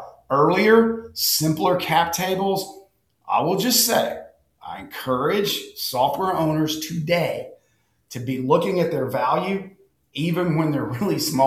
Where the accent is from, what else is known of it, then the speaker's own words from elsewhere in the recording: Southern United States, United States; I'm biased. You can tell by the way I talk. I'm from the South. I love the South.